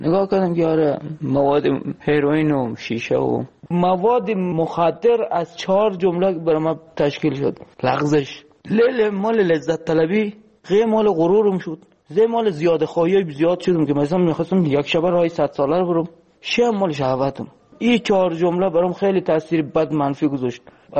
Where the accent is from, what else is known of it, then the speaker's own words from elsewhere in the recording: Afghanistan; moved away; ما الان نزدیک 3 سال و نیم همینجه، از روزی که از افغانستان آمدیم